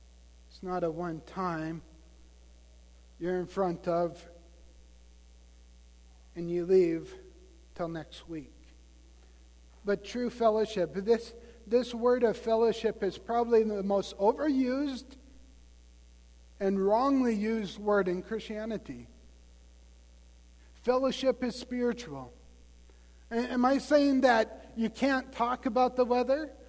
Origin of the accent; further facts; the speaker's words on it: Tioga, North Dakota, United States; Yes, everybody is in T-shirts, and the ground is not white. I'm from Tioga, North Dakota. It's hard to get used to.